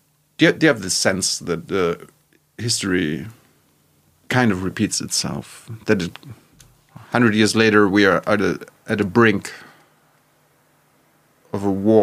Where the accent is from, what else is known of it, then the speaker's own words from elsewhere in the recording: East Germany, Germany; I'm from East Germany, former East Germany, and you grow up with your teachers